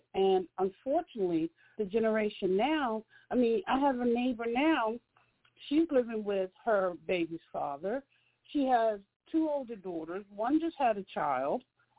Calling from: Philadelphia, Pennsylvania, United States; I'm calling from Philadelphia.

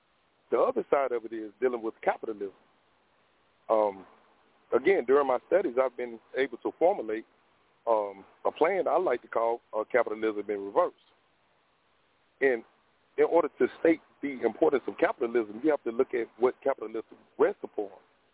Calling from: Alabama, United States; I'm calling from Alabama.

